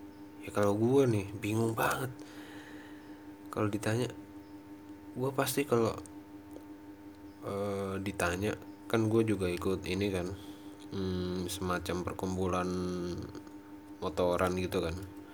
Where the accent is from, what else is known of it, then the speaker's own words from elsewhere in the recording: Jakarta, Indonesia; also born or lived in Kediri; gue kan lahir di Kediri, terus di Kediri tuh 6-7 tahun lah, 6-7 tahun, terus gue cabut ke Jakarta. Di Jakarta sekitar 9 sampai 10 tahun lah ke SD, jadi SD SMP terus sempat juga SMA di Jakarta